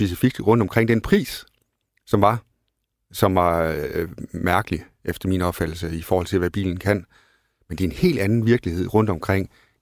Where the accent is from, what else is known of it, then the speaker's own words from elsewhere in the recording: Sæby, North Denmark Region, Denmark; nu kommer jeg fra Nordjylland, Sæby i øvrigt.